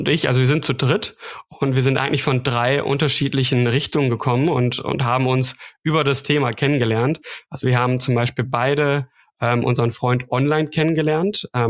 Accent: North Rhine-Westphalia, Germany; now in Stuttgart, Germany; ich bin in Stuttgart, komme aber ursprünglich aus dem Münsterland. Vielleicht klingt das noch so leicht raus, also nordrhein-westfälische Wurzeln.

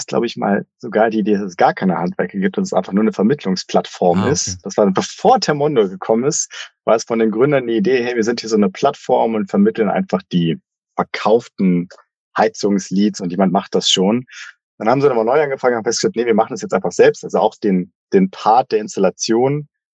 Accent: Potsdam, Brandenburg, Germany; also born or lived in Berlin / Frankfurt; Ich bin gebürtiger Potsdamer, habe dann während des Studiums lange in Berlin gelebt, auch in anderen Städten, in Frankfurt war ich lange mal, also Frankfurt am Main. Bin jetzt aber wieder nach Potsdam zurückgezogen

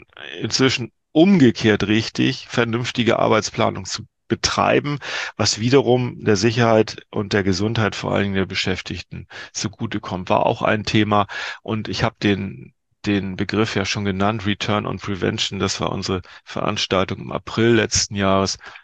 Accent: Northern Germany, Germany; als Norddeutscher muss man sagen, war nicht ganz klein

